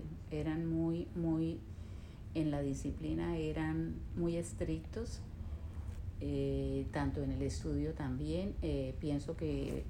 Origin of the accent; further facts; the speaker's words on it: Cúcuta, Norte de Santander, Colombia; born there; En la ciudad de Cúcuta, Colombia.